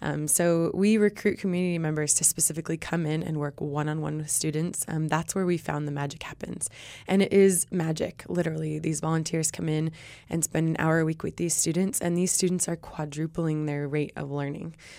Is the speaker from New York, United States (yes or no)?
no; Chico, California, United States; I was born and raised in Chico. And spent time living all over the world.